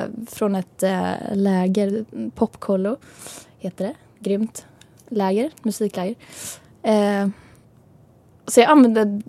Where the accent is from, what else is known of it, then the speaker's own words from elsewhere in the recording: Vimmerby, Kalmar County, Sweden; Jag är uppvuxen i Vimmerby. Jag gick gymnasiet där och sen efter gymnasiet så flyttade jag till Österrike.